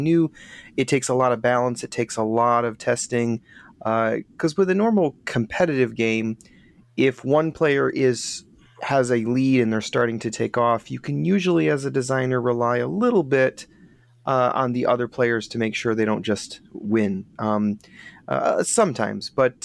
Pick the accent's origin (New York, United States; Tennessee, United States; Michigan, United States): Michigan, United States; which is a unpublished board game convention here in Michigan. We're both from Michigan, which has been really great.